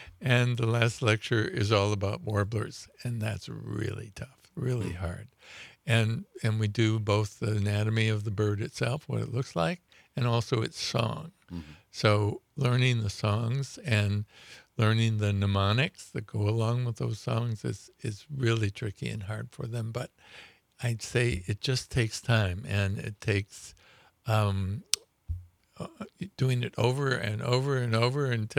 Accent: Minnesota, United States; And I grew up around Lake Minnetonka in Minnesota.

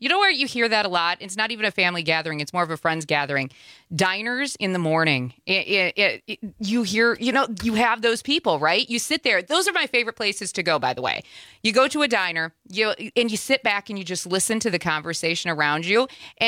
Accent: Midwest, United States; accent: Wisconsin; I grew up in the Midwest, so it's funny because people think I have a Wisconsin accent. and I don't hear it.

